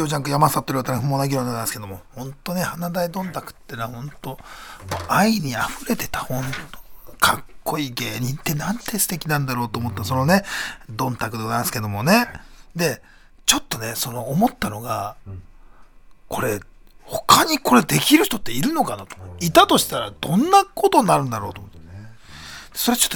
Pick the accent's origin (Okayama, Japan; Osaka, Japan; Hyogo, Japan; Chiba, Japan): Chiba, Japan; also born or lived in Kagoshima; 生まれは鹿児島ですけども、育ちは千葉ですから。